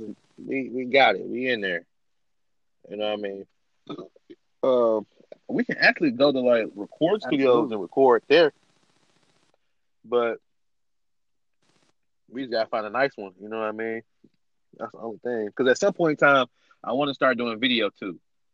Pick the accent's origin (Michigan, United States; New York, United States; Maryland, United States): Michigan, United States; Detroit; like, I feel like the generation I grew up in Detroit, eat Coney like how they